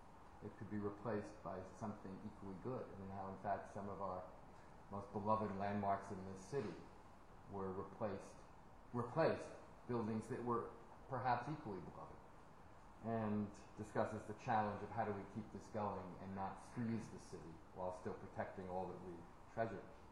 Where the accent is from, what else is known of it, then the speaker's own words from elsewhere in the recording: New Jersey, United States; I will now admit my deepest, darkest secret of growing up in New Jersey.